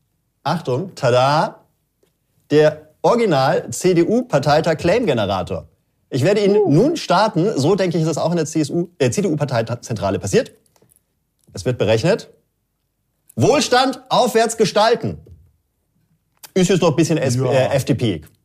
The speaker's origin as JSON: {"language": "German", "region": "Bavaria", "country": "Germany", "said": "Ich als Bayer"}